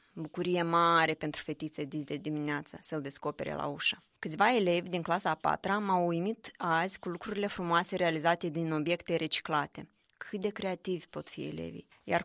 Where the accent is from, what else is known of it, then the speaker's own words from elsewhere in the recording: Moldova; born there; Totuși, e bine că m-am născut în Moldova. Sunt momente când aș prefera o țară sau alta, dar totuși mi-e dragă și mă mândresc cu Moldova mea.